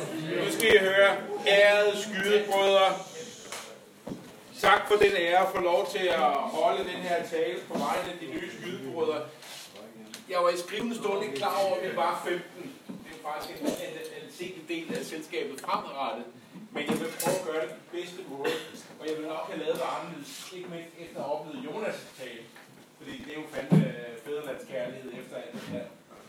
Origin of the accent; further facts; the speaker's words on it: Frederiksberg, Capital Region of Denmark, Denmark; now in Roskilde, Denmark; Jeg flyttede til Roskilde for 30 år siden. Men min Roskilde-historie er, at jeg kommer fra Frederiksberg.